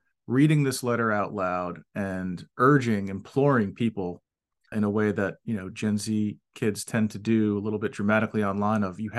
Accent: United States; As an American, I was horrified.

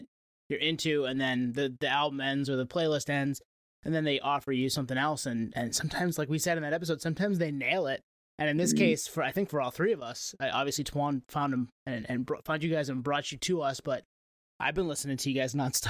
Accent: Portland, Maine, United States; Like we live in the Northeast. We grew up in Portland, Maine, the Portland, Maine area.

